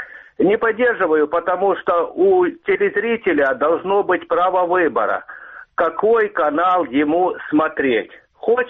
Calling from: Dnipro, Dnipropetrovsk Oblast, Ukraine; Добрый вечер. … город Днепр.

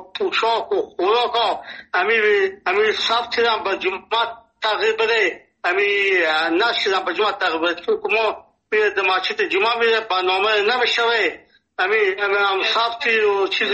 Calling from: Nimruz, Afghanistan; ما 50 سال در ولایت نیمروز هستیم. اینجا لهجه ما لهجه فارسی هست، اینجا لهجه ما لهجه بلوچی هست، اینجا پشتو گپ میزنیم.

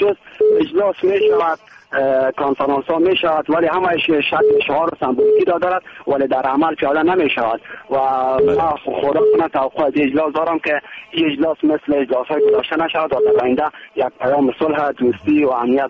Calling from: Baghlan, Afghanistan

